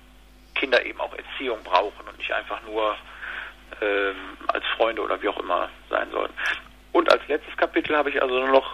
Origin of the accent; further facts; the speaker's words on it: Cologne, North Rhine-Westphalia, Germany; ich sag mal hier als Kölner